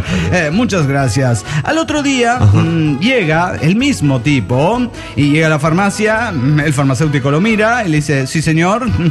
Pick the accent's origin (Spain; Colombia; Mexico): Mexico; Cuernavaca, Morelos; de Cuernavaca, Morelos, México.